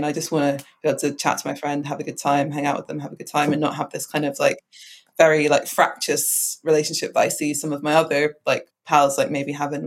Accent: England, United Kingdom; born there; because I was born in England, so like my accent has always been a bit like amorphous

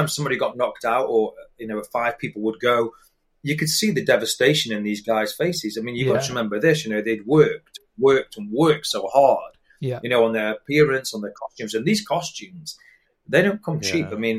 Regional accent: England, United Kingdom; I'm English

